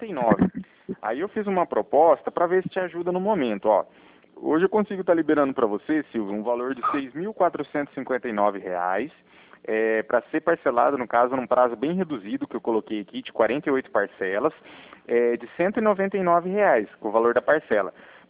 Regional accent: Cornélio Procópio, Paraná, Brazil; Eu sou de Cornélio Procópio

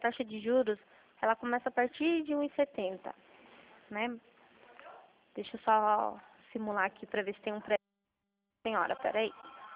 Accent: Itapetininga, São Paulo, Brazil; eu sou aqui de Itapetininga.

